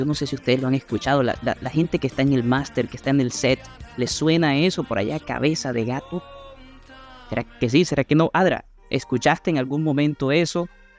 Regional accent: Sincelejo, Sucre, Colombia; also born or lived in Montería; Nacido y criado en Sincelejo. Bueno, mis padres también son sincelejanos, mis hermanas también lo son. Bueno, en mi caso estudié en Montería, Córdoba, que queda pues con solo 2 horas de aquí, pero hijo completamente de Sincelejo.

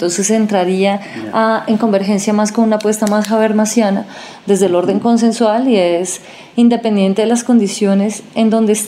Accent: Colombia; Nosotros como colombianos estamos en el orden de la guerra

